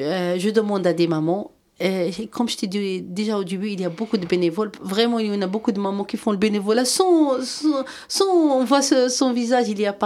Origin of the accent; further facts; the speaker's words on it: Morocco; moved away as an adult; now in France; Moi, je suis née et grandie au Maroc. J'ai fait mes études là-bas.